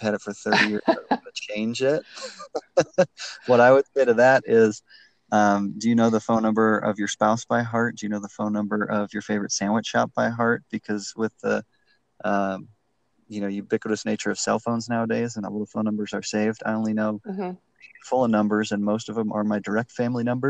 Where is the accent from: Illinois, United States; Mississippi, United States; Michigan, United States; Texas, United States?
Illinois, United States; Chicago; I mean, I guess growing up in Chicago